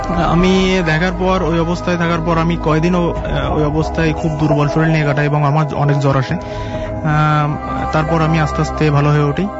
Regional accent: Khulna Division, Bangladesh; আমি আসছি মহাকালী থেকে এবং আমার গ্রামের বাড়ি বাগেরহাট জেলার ষাটতলা গ্রামে।

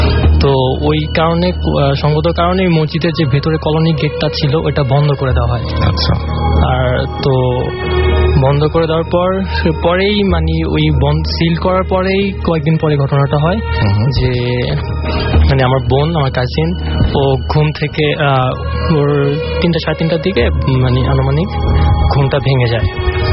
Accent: Dhaka, Dhaka Division, Bangladesh; আমি সেগুনবাগিচা থেকে এসেছি।

